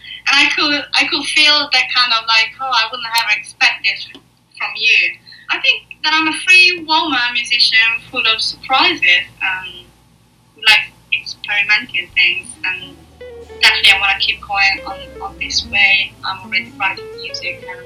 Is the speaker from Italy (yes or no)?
yes; Apulia, Italy; English is a second language; Most of all in Italy, most of all in South Italy. I come from Puglia